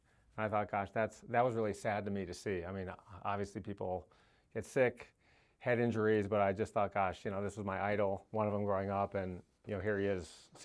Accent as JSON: {"language": "English", "town": "Detroit", "region": "Michigan", "country": "United States", "said": "I'm from Detroit. Tommy Hearns was the guy."}